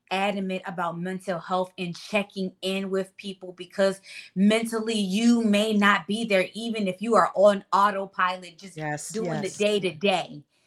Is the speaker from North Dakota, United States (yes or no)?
no; Maryland, United States; moved away; I'm originally from Maryland, so the East Coast